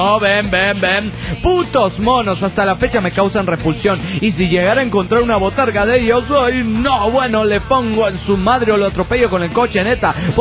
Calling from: Chile; de Chirán, Chile.

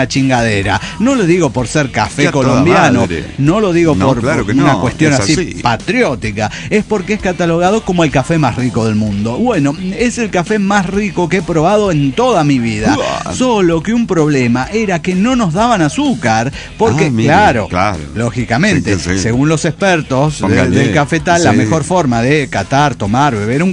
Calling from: Saltillo, Coahuila, Mexico; de Saltillo, Coahuila.

